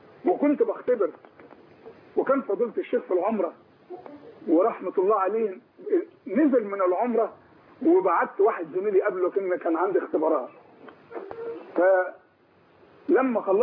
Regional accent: Mansoura, Dakahlia, Egypt; born there; أنا أساسا من مواليد المنصورة ومتجوز بنت فضيلة الشيخ.

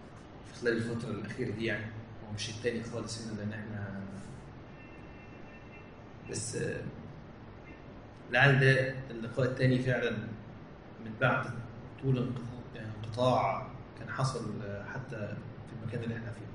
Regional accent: Egypt

